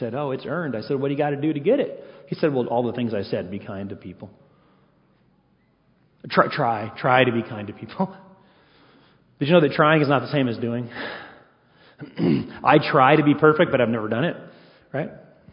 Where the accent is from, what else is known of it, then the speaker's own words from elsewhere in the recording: Arkansas, United States; I'm from Arkansas, so I like things that are really simple. I mean, in Arkansas, we would tell Texas Aggie jokes